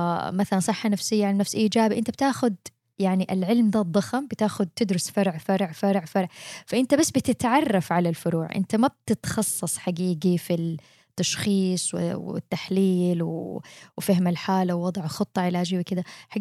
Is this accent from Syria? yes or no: no; Saudi Arabia; وفي بعض الدول زي مثلا عندنا بالسعوديه